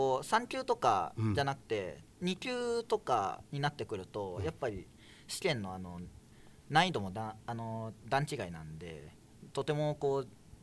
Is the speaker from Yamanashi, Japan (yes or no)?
yes; Yamanashi, Japan; 将来は地元山梨の製造業の発展に貢献できるように尽力していきたいです。